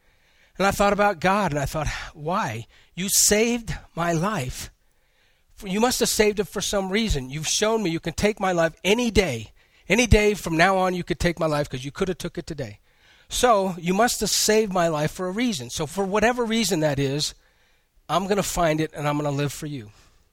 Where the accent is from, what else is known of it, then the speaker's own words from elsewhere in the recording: Colorado Springs, Colorado, United States; And so I grew up in Colorado Springs.